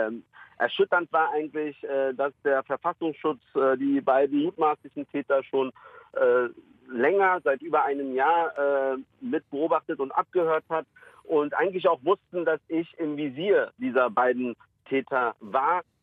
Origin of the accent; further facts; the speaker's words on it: Berlin, Germany; der Süden Neuköllns ist meine Heimat, also ist mein Zuhause. Und ich habe mich da sicher gefühlt, wohl gefühlt.